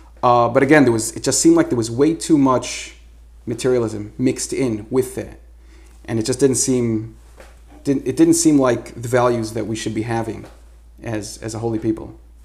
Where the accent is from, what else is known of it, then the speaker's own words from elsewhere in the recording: Brooklyn, New York, United States; now in Lakewood, United States; I grew up in Brooklyn, but then I moved to Lakewood after I got married.